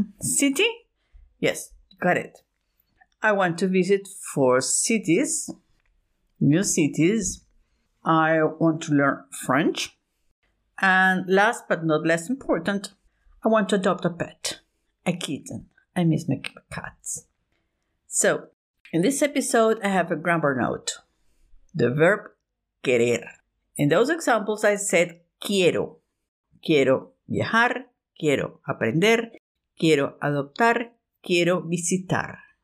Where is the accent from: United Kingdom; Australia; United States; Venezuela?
Venezuela; English is a second language; I'm from Venezuela. I've been a language teacher for many years